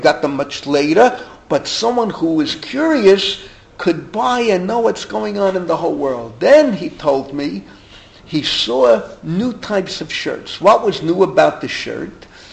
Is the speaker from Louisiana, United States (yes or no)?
no; The Bronx, New York, United States; I grew up in the Bronx.